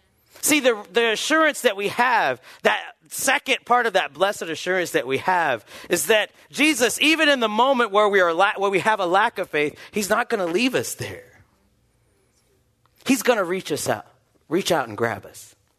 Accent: Ohio, United States; I'm from Ohio, so I love you guys.

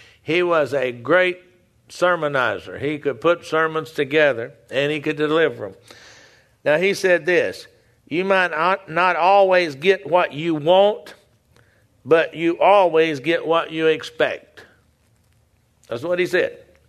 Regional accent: Texas, United States; I'm being from Texas, I know a little bit about the cattle business

